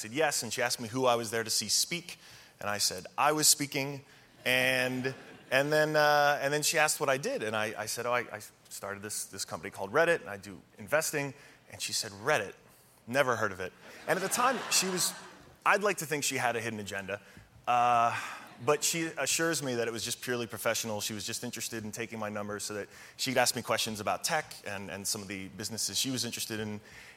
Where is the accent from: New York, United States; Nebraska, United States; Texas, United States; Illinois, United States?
New York, United States; Brooklyn; But I'm from Brooklyn. I see rats all the time.